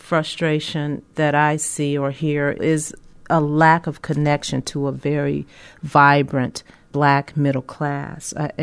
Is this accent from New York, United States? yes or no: no; Chicago, Illinois, United States; Not even Chicago made the list, my hometown, which was a shocker too.